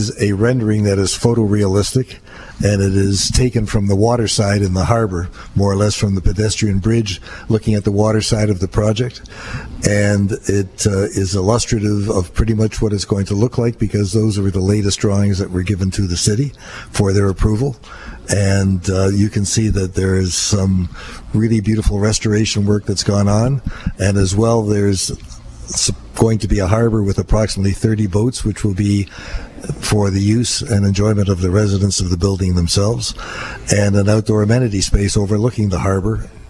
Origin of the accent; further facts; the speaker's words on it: Toronto, Ontario, Canada; I'm from Toronto